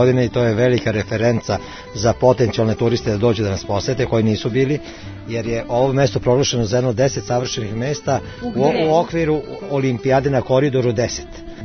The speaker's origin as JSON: {"language": "Serbian", "town": "Perlez", "region": "Vojvodina", "country": "Serbia", "tie": "born or raised there", "said": "ja sam odrastao tu u Perlezu na obodu rezervata."}